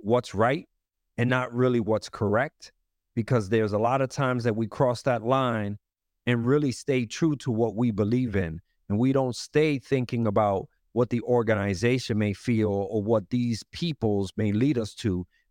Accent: New York, United States; I feel that growing up in Harlem and Washington Heights, I've seen enough to know enough

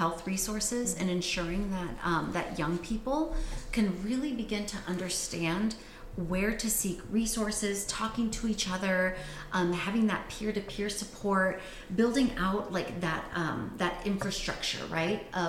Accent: Fairfield, California, United States; also born or lived in Berkeley; So for me, I grew up in Solano County. I went to school K through 12th grade here in Fairfield. I moved out for school. I was living in Berkeley, Oakland area for many years.

